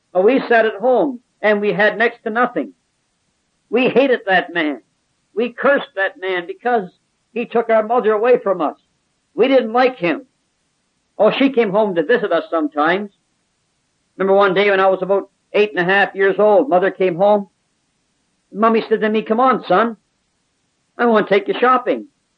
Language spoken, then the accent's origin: English; Halifax, Nova Scotia, Canada; born there; I was born in Halifax, Nova Scotia in 1930.